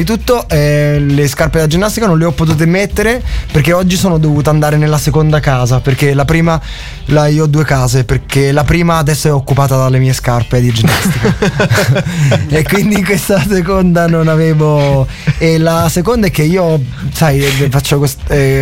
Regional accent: Avellino, Campania, Italy; noi siamo di Avellino e non dobbiamo somigliare né a quelli di Napoli, né a quelli di Caserta, né a quelli di Salerno, né a quelli di Roma

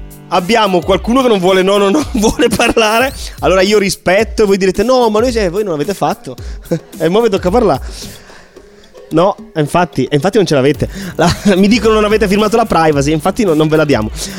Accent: Lombardy, Italy; Io tra l'altro vengo dalla Francia Corta, occhio.

